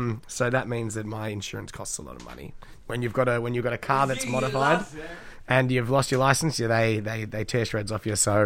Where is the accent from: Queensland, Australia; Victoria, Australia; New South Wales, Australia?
Victoria, Australia; Sandringham; I grew up in the Bayside town of Sandringham.